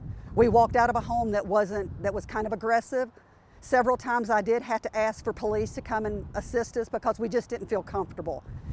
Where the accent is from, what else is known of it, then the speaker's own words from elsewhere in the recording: the South, United States; accent: Southern; It's very close-knit, just not like Kentucky at all. But I'll tell you a funny, though. They love my Southern accent.